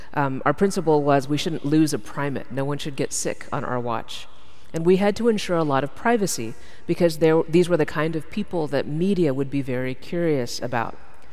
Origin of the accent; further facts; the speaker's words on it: Dallas, Texas, United States; because I'm from Dallas, Texas, after all.